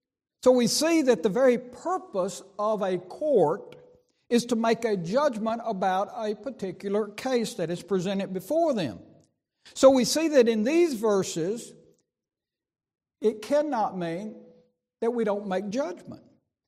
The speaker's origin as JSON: {"language": "English", "town": "Laurel", "country": "United States", "tie": "born or raised there", "said": "I also remember an individual in my hometown of Laurel."}